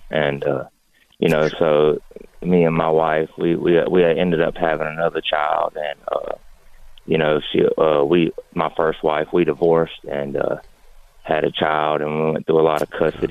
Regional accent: Charlotte, North Carolina, United States; I'm from the Charlotte area.

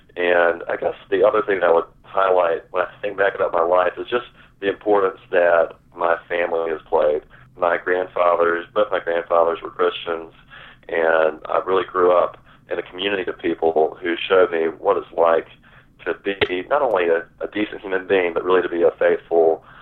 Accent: Kinston, North Carolina, United States; we ended up moving to Kinston, North Carolina, where my extended family is really from. And I was raised in Kinston.

